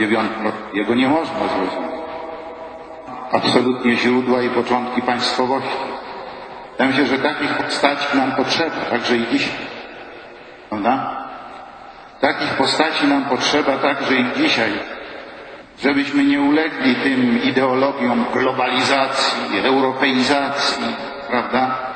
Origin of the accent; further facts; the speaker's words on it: Masovian Voivodeship, Poland; born there; Ja się czuję Polakiem, ja się urodziłem na Mazowie.